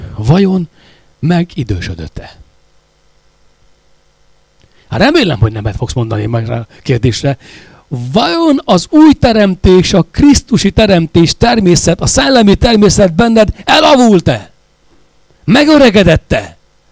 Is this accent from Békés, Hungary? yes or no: no; Nagyharsány, Baranya, Hungary; én vidéken nőttem fel, Nagyharsányban.